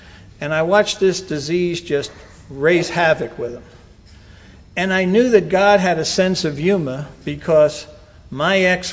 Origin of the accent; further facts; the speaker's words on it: Brooklyn, New York, United States; I'm from Brooklyn. We did catch and fillet.